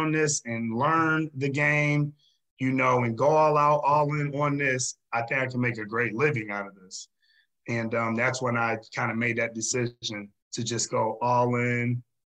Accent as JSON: {"language": "English", "town": "Fremont", "region": "Ohio", "country": "United States", "tie": "born or raised there", "said": "so my first training job was in my hometown in Fremont, Ohio."}